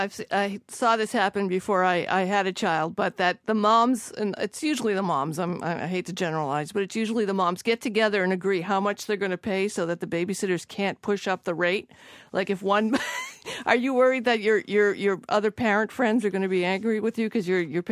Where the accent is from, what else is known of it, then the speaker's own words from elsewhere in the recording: Revere, Massachusetts, United States; When we were growing up in Revere and we were babysat, I don't remember the babysitters paying that much attention to us.